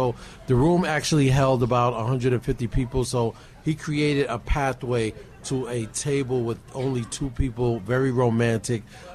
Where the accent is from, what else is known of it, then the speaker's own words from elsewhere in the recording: Brooklyn, New York, United States; I'm from born and raised in Brooklyn.